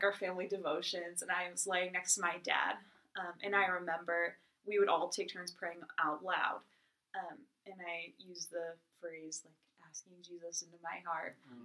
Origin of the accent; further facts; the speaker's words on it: Canton, United States; also born or lived in Williamsport; Yeah, I was born in Williamsport. Grew up in Canton.